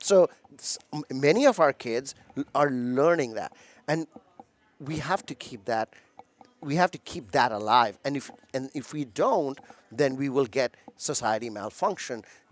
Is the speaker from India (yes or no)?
yes; India; moved away as an adult; now in United States; I grew up in India. I came here with not much, but a letter of admission to the University of Illinois in 1995.